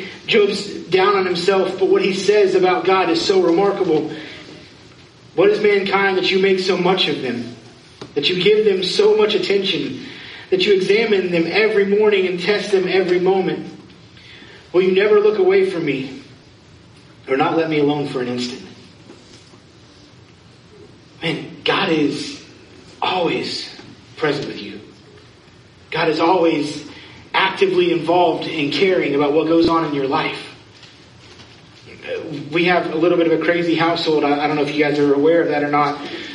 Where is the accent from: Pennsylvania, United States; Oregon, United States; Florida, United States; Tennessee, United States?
Florida, United States; I'm a nerd from Florida who loves to surf.